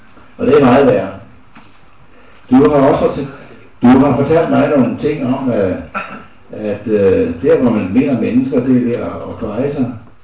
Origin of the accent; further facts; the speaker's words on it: Slagelse, Zealand, Denmark; born there; Jeg er ikke født i 49, men jeg er født i Slagelse.